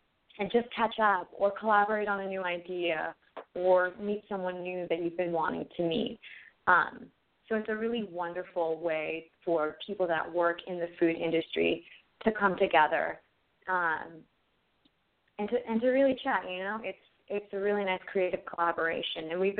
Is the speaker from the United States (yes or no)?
no; Panama; I'm Hispanic. I'm originally from Panama